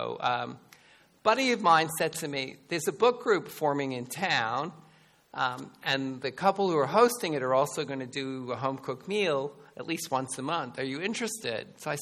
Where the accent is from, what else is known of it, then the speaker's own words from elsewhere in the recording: New York, United States; now in Pennsylvania, United States; I was raised in New York, but I've lived in Pennsylvania in the Philadelphia area for about 30 years.